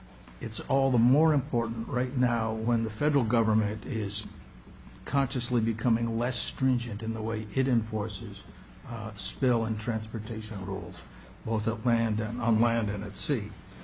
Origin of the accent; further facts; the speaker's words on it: Juneau, Alaska, United States; Thank you, Mr. Chair. … from Juneau.